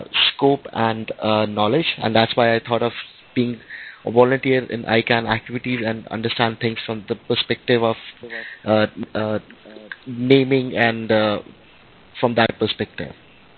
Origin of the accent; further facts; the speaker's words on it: India; I am from India